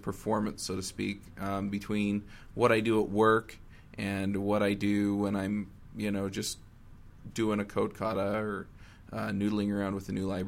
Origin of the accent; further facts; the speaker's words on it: Utah, United States; I'm this kid from Utah that has been programming Ruby and Rails professionally for about a year and a half.